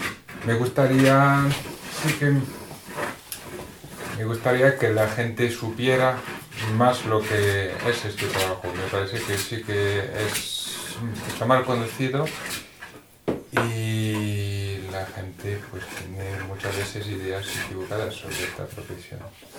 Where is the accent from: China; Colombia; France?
France; Spanish is a second language; soy francés y soy luthier.